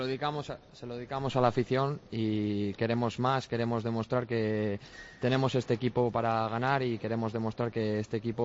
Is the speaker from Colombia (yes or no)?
no; Valladolid, Castile and León, Spain; Yo soy pucelano y a mucha honra.